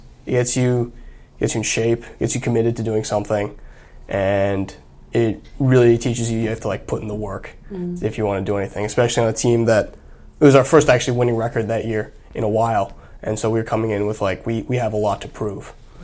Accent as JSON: {"language": "English", "town": "Brooklyn", "region": "New York", "country": "United States", "tie": "born or raised there", "also_born_or_lived": "Hackensack", "said": "I'm mixed race. I was born and raised in Park Slope, Brooklyn."}